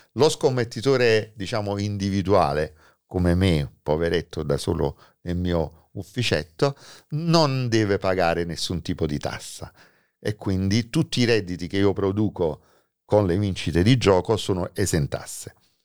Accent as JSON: {"language": "Italian", "town": "Naples", "region": "Campania", "country": "Italy", "said": "e questo io da napoletano lo ritengo assurdo"}